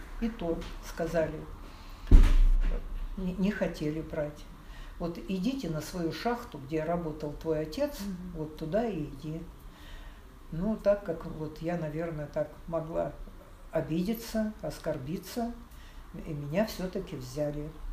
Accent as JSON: {"language": "Russian", "town": "Stalinsk", "region": "Kemerovo Oblast", "country": "Russia", "tie": "born there", "said": "Родилась в Сталинске в 1938 году."}